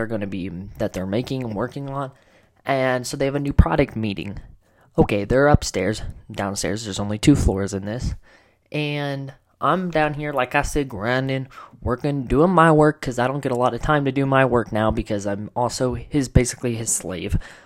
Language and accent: English; Colorado, United States; currently, I am living in the basement of a house I grew up in Colorado, and I am 22 years old